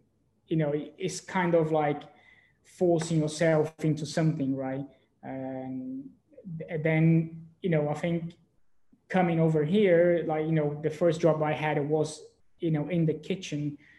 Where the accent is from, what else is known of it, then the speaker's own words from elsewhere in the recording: São Paulo, Brazil; So so I'm originally from Brazil, from São Paulo. So that's where I've grown up.